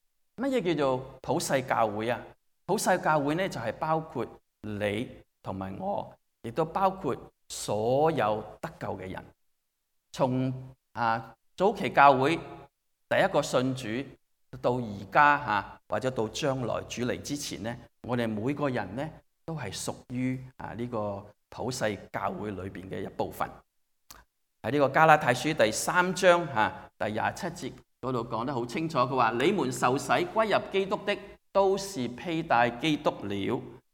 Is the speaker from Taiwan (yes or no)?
no; China; 今天呢你和我是中国人